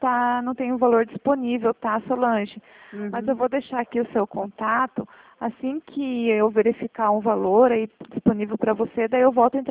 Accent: Toledo, Paraná, Brazil; Ah, eu aqui do Paraná, sou de Toledo

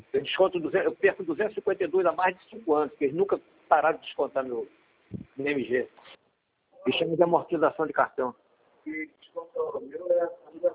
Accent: Rio de Janeiro, Brazil; Eu sou do estado do Rio de Janeiro.

